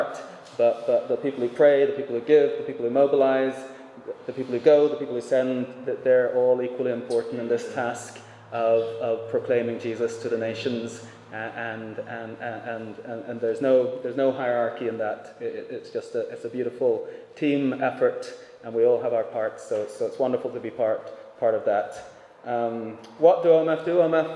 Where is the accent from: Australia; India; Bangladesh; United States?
Bangladesh; also born or lived in England; So I grew up in Bangladesh, and then did some of my higher education in England, and then went back to Bangladesh